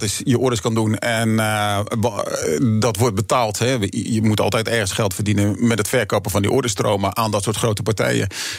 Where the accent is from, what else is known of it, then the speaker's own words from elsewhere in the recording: Turkey; ik zou er niet door moeten denken als Turk